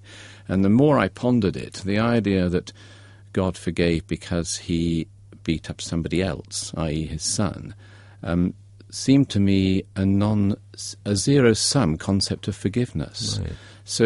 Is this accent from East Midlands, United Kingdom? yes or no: yes; Derby, East Midlands, United Kingdom; I grew up in Derby, a grey industrial Midlands town, and really enjoyed my school days there.